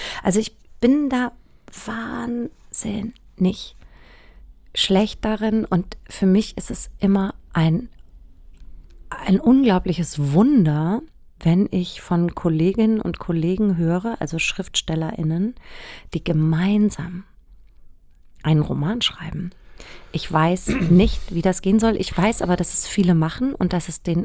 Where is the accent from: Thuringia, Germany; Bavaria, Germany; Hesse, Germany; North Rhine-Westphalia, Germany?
Bavaria, Germany; Und ich bin in Bayern zur Schule gegangen. Also ich wurde eingeschult 1978 und habe 92 Abitur gemacht.